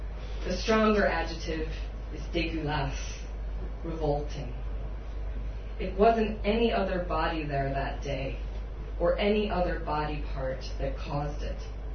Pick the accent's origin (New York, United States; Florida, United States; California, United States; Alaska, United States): Florida, United States; Miami; But yeah, so I came from Miami, so a lot of the poems are set there.